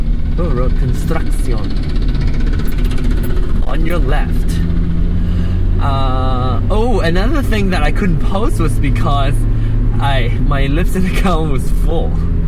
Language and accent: English; Penang, Malaysia; accent: Penang Hokkien; first language Penang Hokkien; English is a second language; Penang Hokkien is a dialect that I use, that's my mother tongue.